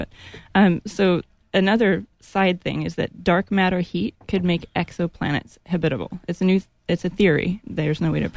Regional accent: California, United States; Northern and Southern California.

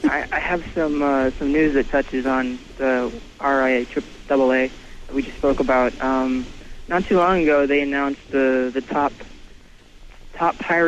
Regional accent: Ohio, United States; And my home state comes up on top. Ohio University.

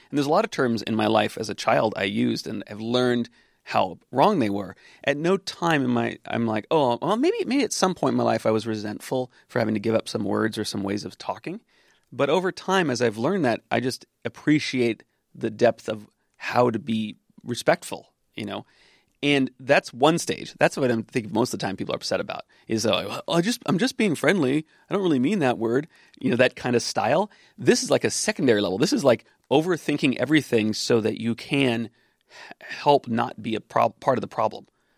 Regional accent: Santa Cruz, California, United States; growing up in Santa Cruz as a boy

